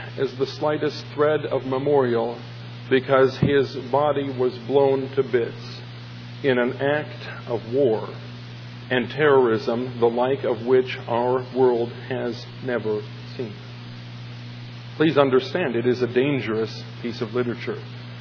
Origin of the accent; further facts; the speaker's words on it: United States; You see, I'm an American. I have a wife and children.